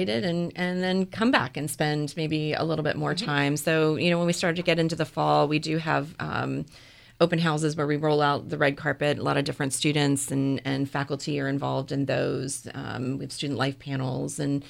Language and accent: English; Maryland, United States; Well, you know, I grew up in Maryland, in central Maryland, just south of the Pennsylvania border.